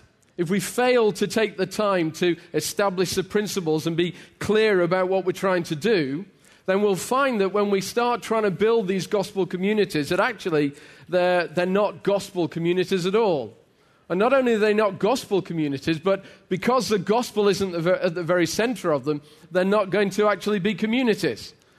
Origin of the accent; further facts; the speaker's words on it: England, United Kingdom; I come from England, where English was invented, as was football.